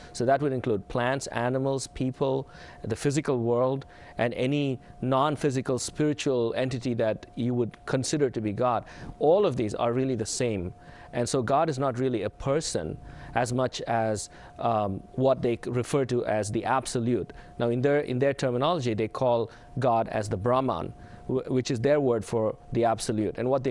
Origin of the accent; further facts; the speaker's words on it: India; I grew up in India among Hindus and learned about Hinduism just by watching and growing up with friends and also in class. And I grew up as a Christian